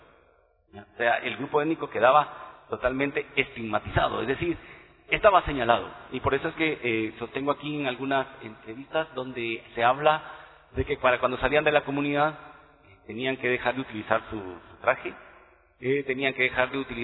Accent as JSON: {"language": "Spanish", "country": "Guatemala", "said": "Cuando decimos, es que todos somos guatemaltecos"}